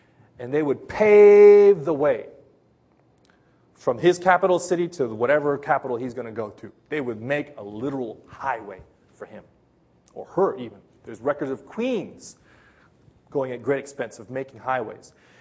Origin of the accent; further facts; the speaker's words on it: Los Angeles, California, United States; moved away; And I think, I come from Los Angeles. People literally shoot each other on the freeways.